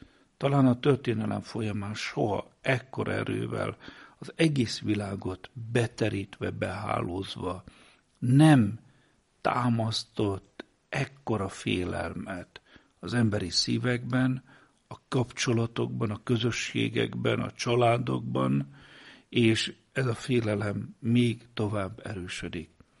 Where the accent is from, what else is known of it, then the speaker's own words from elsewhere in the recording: Geszteréd, Szabolcs-Szatmár-Bereg, Hungary; Gyermek és ifjúkoromban, a szülőfalumban, Geszteréden